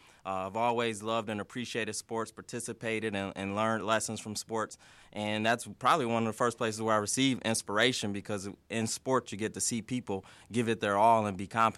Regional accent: Detroit, Michigan, United States; First, I'm a diehard sports fan. I'm from Detroit, Michigan.

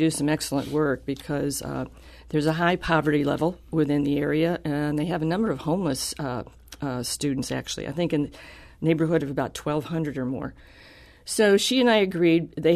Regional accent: St. Louis, Missouri, United States; when I was growing up in St. Louis, our family didn't live that far away.

